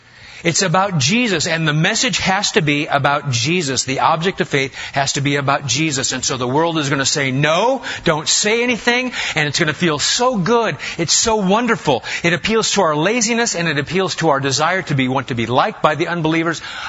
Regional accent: Massachusetts, United States; Whenever I'm out of town and talk to other congregations, I say, well, I'm from Massachusetts.

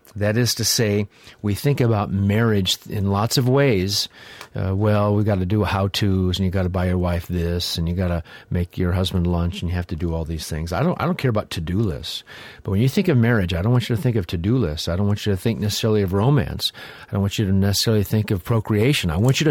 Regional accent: Midwest, United States; they spoke like I remember people spoke when I grew up in the Midwest.

